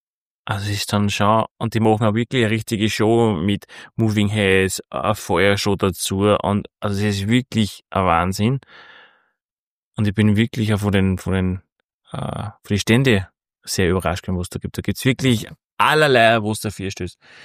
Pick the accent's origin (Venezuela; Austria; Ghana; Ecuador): Austria; Da wird nicht geschnitten wie bei uns in Österreich.